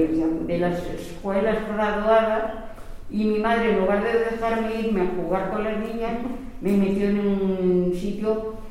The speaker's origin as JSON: {"language": "Spanish", "town": "Teruel", "region": "Aragon", "country": "Spain", "tie": "born there", "said": "soy de Madrid, porque nací en Teruel, no soy de Madrid"}